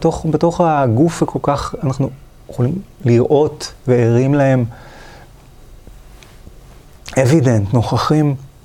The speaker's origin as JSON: {"language": "Hebrew", "town": "Holon", "region": "Tel Aviv District", "country": "Israel", "tie": "born or raised there", "also_born_or_lived": "Kfar Saba", "said": "נולדתי בכפר סבא לפני 55-56 שנה, למדתי ככה, גדלתי בחולון"}